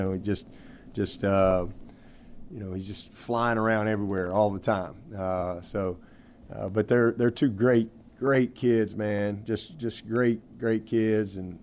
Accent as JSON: {"language": "English", "region": "Alabama", "country": "United States", "tie": "born or raised there", "said": "You know, growing up in Alabama and spending most of my life there, I didn't know a lot about BC"}